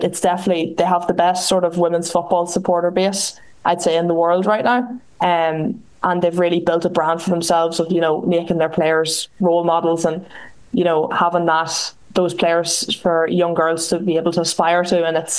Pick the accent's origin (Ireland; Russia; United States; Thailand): Ireland; we'd raise question marks over as Irish fans.